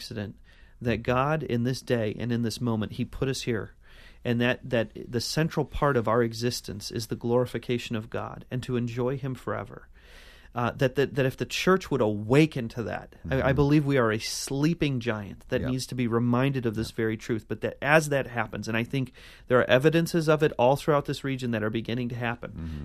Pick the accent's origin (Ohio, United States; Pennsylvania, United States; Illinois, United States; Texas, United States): Ohio, United States; Cleveland; born there; now in Buffalo, United States; I'm from Cleveland, so I mean that yeah. with all sensitivity. Yeah. Like my city has been, my city of birth has been a punchline, mm-hmm. and my city of residence is a punchline, but not anymore.